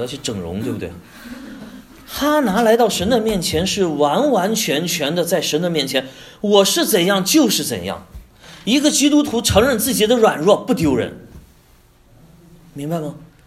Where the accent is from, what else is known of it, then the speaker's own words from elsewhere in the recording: Qingdao, Shandong, China; 我是来自青岛啊，青岛有一个专门治疗这个生孩子的一个医院